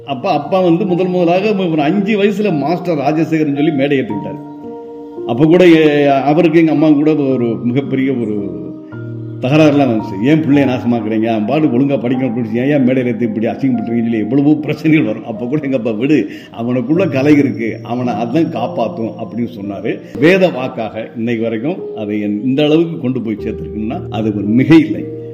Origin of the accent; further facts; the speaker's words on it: Jakkampatti, Tamil Nadu, India; born there; சேர்ந்த ஜக்கம்பட்டி என்ற ஒரு சிறிய கிராமத்தில் பிறந்த, ஒரு சாதாரண குடும்பத்தில் பிறந்த ஒரு சாதாரண மனிதன்.